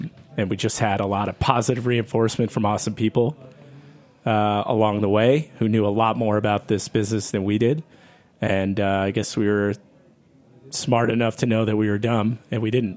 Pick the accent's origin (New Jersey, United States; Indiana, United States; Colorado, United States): New Jersey, United States; Freehold; No, I'm actually from a town called Freehold, which is closer in, and we spent all the summers down in Wildwood, New Jersey.